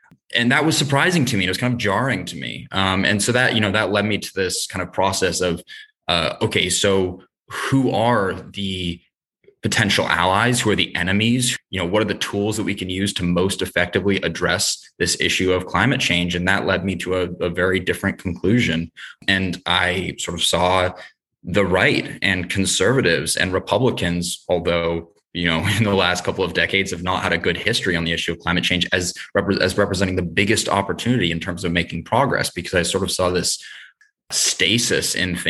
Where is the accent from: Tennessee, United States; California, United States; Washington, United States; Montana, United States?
Washington, United States; Seattle; So I grew up in Seattle, Washington, which I do think of as the most beautiful part of the world. Seattle is nestled between Puget Sound and the Cascade Mountains